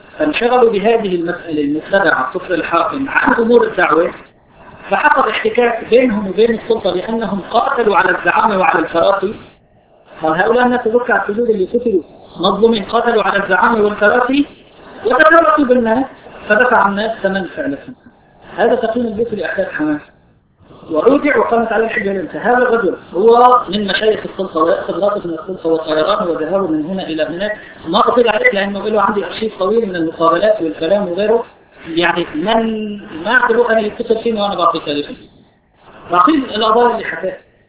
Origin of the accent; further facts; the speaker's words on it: Syria; moved away; في اللي عندي من بلدي، الشيخ سعيد رمضان اللوطي. الشيخ سعيد رمضان اللوطي خرجت أنا من سوريا